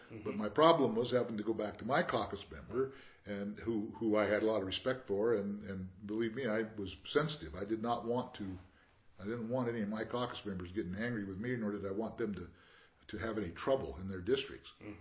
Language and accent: English; Beaverton, Oregon, United States; Once in a while, Vic came from Beaverton, and I was raised in Beaverton, so I understood.